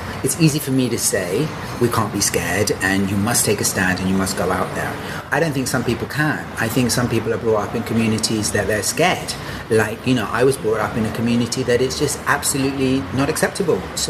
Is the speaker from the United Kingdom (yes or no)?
no; India; So I'm Indian. I was raised as a Muslim.